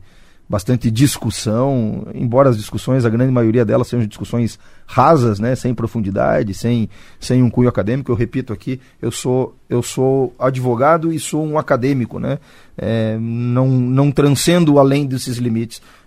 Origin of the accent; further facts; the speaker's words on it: Cascavel, Paraná, Brazil; Eu sou nascido em Cascavel.